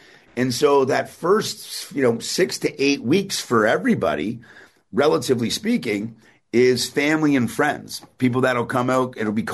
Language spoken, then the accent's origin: English; Georgia, United States; Because, hey, it's in Georgia and I'm from Georgia. Or I'm from the South.